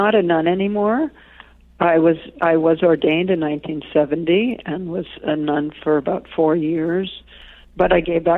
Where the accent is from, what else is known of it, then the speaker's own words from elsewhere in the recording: New England, United States; I was raised in New England